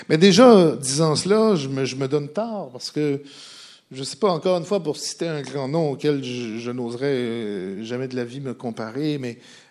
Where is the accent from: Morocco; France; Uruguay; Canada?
Canada; Quebec; mais en même temps, on est minoritaire en tant que Québécois.